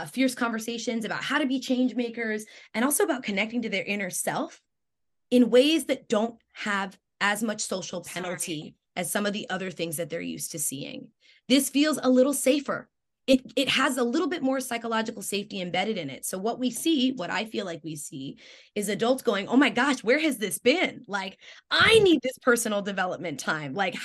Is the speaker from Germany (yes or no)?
yes; Germany; now in Brooklyn, United States; I live in Bed-Stuy, right? And I think about my neighbors all the time. I grew up in Germany, surrounded by hills and all, but now I live in Brooklyn